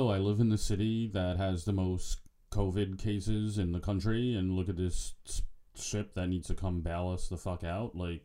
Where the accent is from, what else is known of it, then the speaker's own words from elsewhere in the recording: New York, United States; Maybe this is my rich white male privilege from being from Long Island and growing up on Long Island.